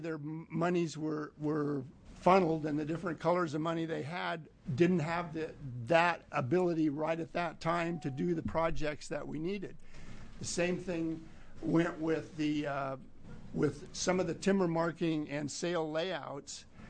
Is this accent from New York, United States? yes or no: no; John Day, Oregon, United States; I'm from John Day. I grew up there. You know, like the other people, I've been there for four generations